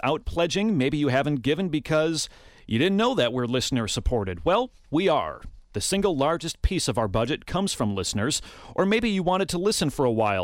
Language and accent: English; Howard, Wisconsin, United States; I'm from Howard, which is like right across Highway 29 from Hobart.